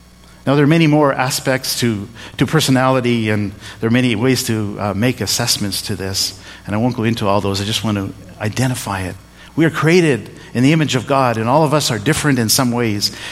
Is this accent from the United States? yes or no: no; India; also born or lived in Canada; I grew up in India. I didn't grow up in Canada. I was born there. I spent most of the first 18 years of my life.